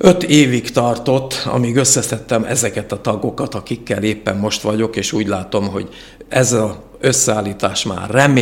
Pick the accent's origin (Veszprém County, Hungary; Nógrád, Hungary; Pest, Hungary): Nógrád, Hungary; Balassagyarmat; én eredendőleg balassagyarmati születésű vagyok, és ott is végeztem a gimnáziumot